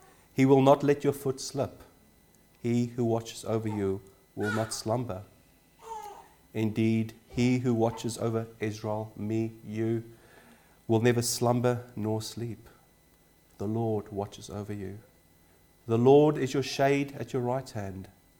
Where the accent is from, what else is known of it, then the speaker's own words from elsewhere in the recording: Pietermaritzburg, KwaZulu-Natal, South Africa; as you all know, I'm from South Africa. but I'm very privileged, and the place where I grew up is called Pietermaritzburg.